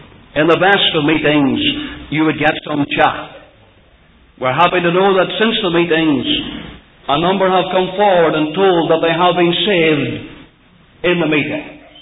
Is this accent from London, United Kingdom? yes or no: no; Banbridge, Northern Ireland, United Kingdom; I was brought up in Banbridge. My father and mother went to live there when I was 1 year old. And I stayed there until 1941.